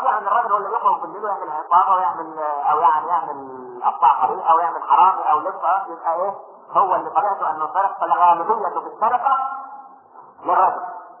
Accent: Egypt; والعلمانيين اللي عندنا في مصر

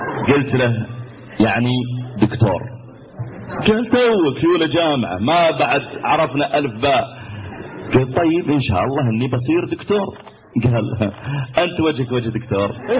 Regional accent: Mecca, Makkah Province, Saudi Arabia; تذكرت مرة عندنا في مكة

